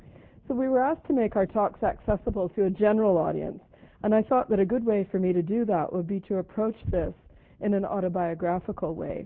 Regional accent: Ottawa, Ontario, Canada; born there; I was born in Ottawa, not in itself a noteworthy fact, but my parents were both scientists who had come to Canada in the early 50s from Britain

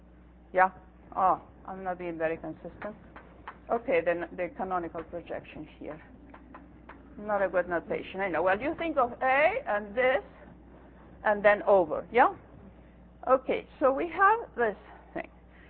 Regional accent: Greece; English is a second language; I come from Greece, excuse me, I don't know how that one's called.

